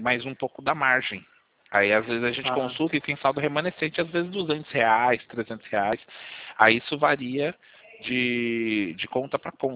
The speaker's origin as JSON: {"language": "Portuguese", "town": "Sorocaba", "region": "São Paulo", "country": "Brazil", "said": "Eu sou de Sorocaba."}